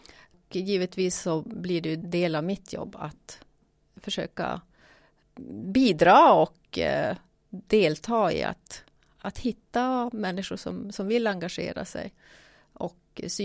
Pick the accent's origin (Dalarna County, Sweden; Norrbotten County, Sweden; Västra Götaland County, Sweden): Norrbotten County, Sweden; Luleå; jag är från början, eller jag är från Luleå. Och jag har varit aktiv i Luleå i många olika typer av föreningar.